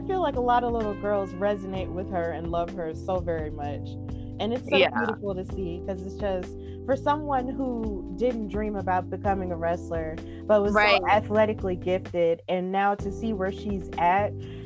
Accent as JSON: {"language": "English", "town": "Birmingham", "region": "Alabama", "country": "United States", "said": "Yes, I am. I'm from Birmingham."}